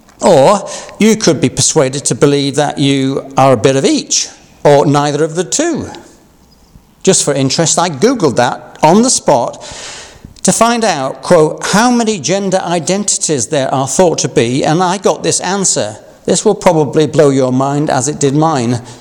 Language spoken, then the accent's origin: English; Yorkshire and the Humber, United Kingdom; accent: Yorkshire; There was a time when my accent would have left you in no doubt that I was and am a Yorkshireman.